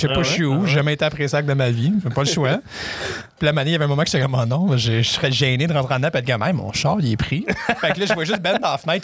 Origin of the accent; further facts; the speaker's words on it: Val-d'Or, Quebec, Canada; Je viens de Val d'Or d'origine.